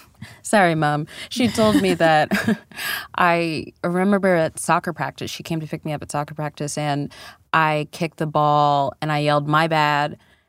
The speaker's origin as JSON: {"language": "English", "region": "Virginia", "country": "United States", "tie": "born or raised there", "said": "I was born in Northern Virginia, and I was raised there as well."}